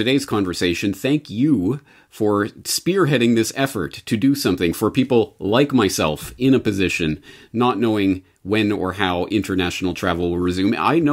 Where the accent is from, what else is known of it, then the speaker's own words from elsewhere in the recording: Canada; now in Japan; I am a Canadian living in Japan